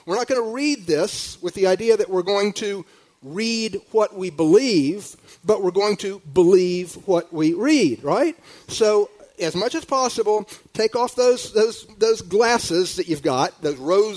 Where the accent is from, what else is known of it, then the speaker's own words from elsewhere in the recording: Southern United States, United States; I mean, I grew up in the South